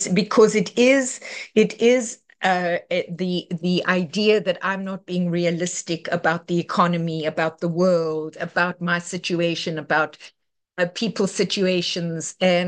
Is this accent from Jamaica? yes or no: no; South Africa; moved away as an adult; now in Los Angeles, United States; I am from South Africa for most of my life. I got sober in LA later